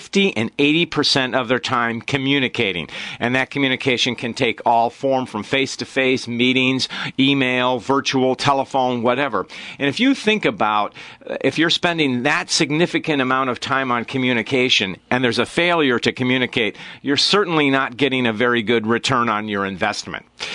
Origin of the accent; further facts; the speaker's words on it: Ann Arbor, Michigan, United States; also born or lived in Ohio; I can say, Rob, I live a half mile from where I was born. I'm an Ann Arbor kid.